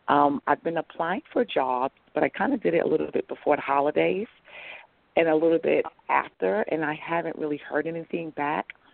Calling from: New York, United States; New York.

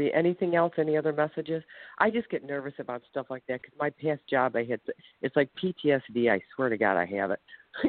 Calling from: Ohio, United States

